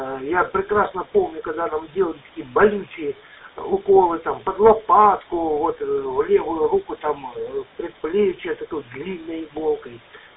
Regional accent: Chisinau, Chișinău, Moldova; Я уроженец Кишинева, я прекрасно помню, я еще пацаном был

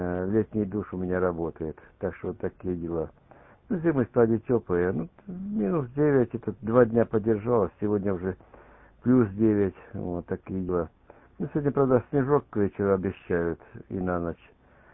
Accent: Kyiv Oblast, Ukraine; born there; Ну, это я родился под Киевом, ну, там такие зимы раньше были.

